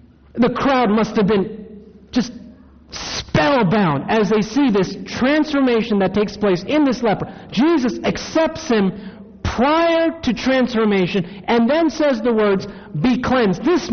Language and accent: English; Takoma Park, Maryland, United States; also born or lived in Silver Spring / Hagerstown; Grew up in Adventist communities. I tell people I was born in Tacoma Park, Maryland, Washington Adventist Hospital. Then we moved to Silver Spring next to the General Conference. Then we moved to Hagerstown.